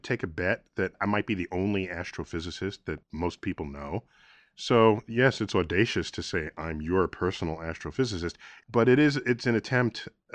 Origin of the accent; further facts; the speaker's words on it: New York City, New York, United States; And I grew up in New York City. So that would be the Hayden Planetarium, where I now serve as director.